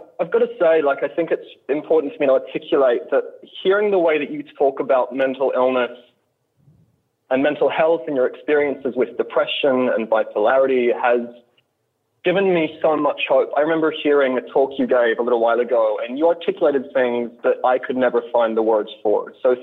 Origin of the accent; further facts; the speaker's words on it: Australia; now in United States; I'm from Australia originally.